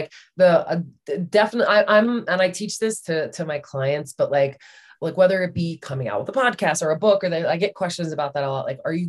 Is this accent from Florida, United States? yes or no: no; Delaware, United States; I grew up in Delaware, which is the first state. Some people don't know that. I've lived in a bunch of places.